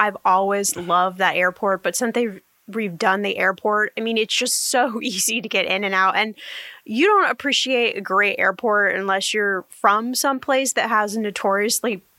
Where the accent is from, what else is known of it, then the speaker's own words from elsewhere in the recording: Indianapolis, Indiana, United States; Hoosier is me. That's my best answer. I was born in Indianapolis and I'm a Hoosier.